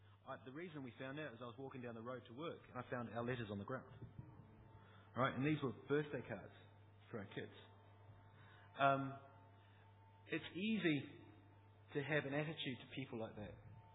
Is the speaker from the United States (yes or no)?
no; Christchurch, Canterbury, New Zealand; I come from Christchurch, that's where my kids grew up. In New Zealand, had an earthquake 30 kilometres from where I used to live that literally flattened the city.